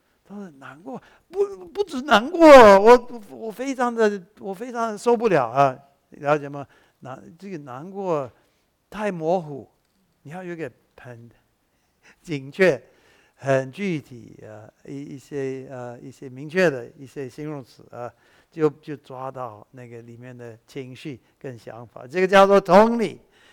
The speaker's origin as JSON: {"language": "Chinese", "country": "Taiwan", "accent": "Taiwanese Mandarin", "said": "设身处地，这个我的台湾国语有一点。"}